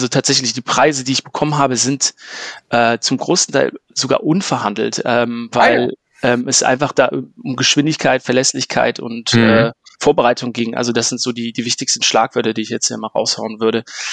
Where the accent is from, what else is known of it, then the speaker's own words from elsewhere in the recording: Mönchengladbach, North Rhine-Westphalia, Germany; born there; bin zwar gebürtiger Gladbacher, aber ich wohne in Wegberg, also Kreis Heinsberg, grenzt an Gladbach an.